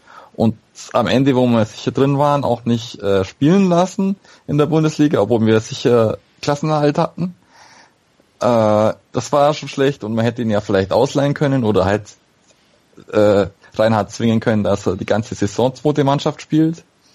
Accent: Augsburg, Bavaria, Germany; ich als Augsburger

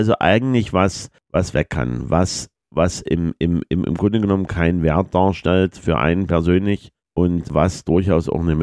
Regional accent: Saxony, Germany; Genau, und außerdem kommen wir beide aus Sachsen

